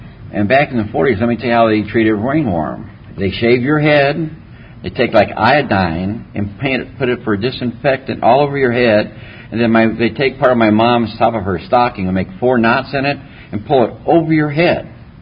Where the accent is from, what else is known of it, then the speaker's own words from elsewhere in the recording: Detroit, Michigan, United States; You know, my family, I'm from Detroit, Michigan.